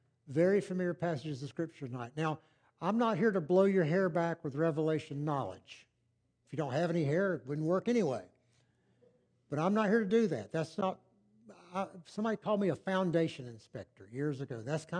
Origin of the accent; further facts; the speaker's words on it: Gaffney, South Carolina, United States; she and I grew up together in Gaffney. We grew up in elementary school together. We grew up in church together